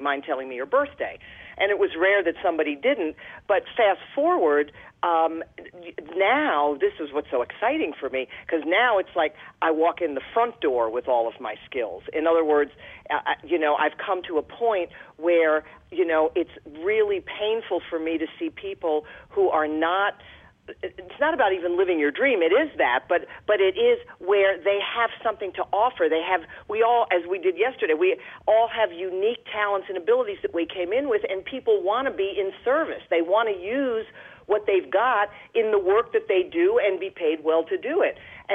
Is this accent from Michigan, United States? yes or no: no; New York, United States; I mean, I think being a New Yorker, I can do this pretty quickly.